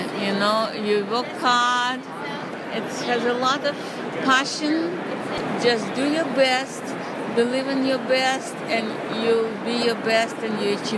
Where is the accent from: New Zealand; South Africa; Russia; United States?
Russia; moved away; I came from Russia.